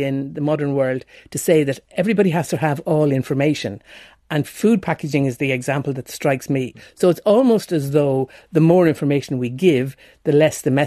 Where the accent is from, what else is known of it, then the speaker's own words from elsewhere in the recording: Wexford, County Wexford, Ireland; born there; I was born in Wexford town in the southeast of Ireland.